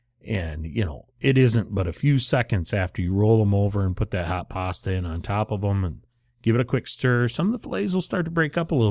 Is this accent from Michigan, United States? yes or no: yes; Michigan, United States; since we are from the Great Lakes State